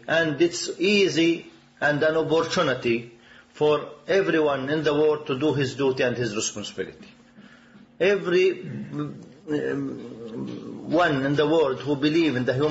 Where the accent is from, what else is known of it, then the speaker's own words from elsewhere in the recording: Nabi Saleh, West Bank, Palestine; English is a second language; For that, Nabi Saleh village is 600 person. We live in this village since 400 years. We came from Hebron.